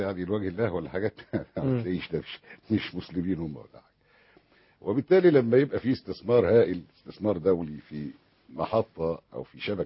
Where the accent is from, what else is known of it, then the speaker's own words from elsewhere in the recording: Egypt; أنا راجل مصري